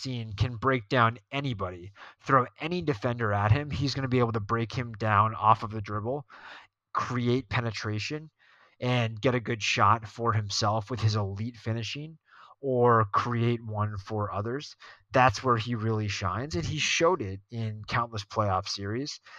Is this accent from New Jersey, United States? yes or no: no; Boston, Massachusetts, United States; accent: Boston; My Boston accent came out there.